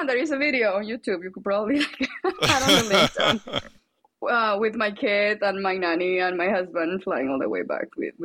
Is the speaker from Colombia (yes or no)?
yes; Colombia; English is a second language; I'm originally from Colombia. Obviously, I have an accent.